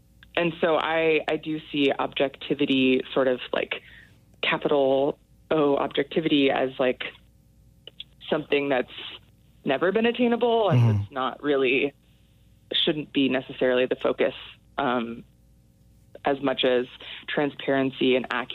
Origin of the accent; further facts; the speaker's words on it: Midwest, United States; You know, I'm white, I'm from the Midwest, I'm from, you know, a middle class, relatively privileged background.